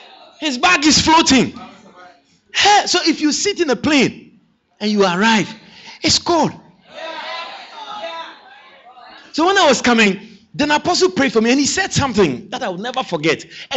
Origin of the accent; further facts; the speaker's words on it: Ghana; I was born, I grew up in Africa, I grew up in Ghana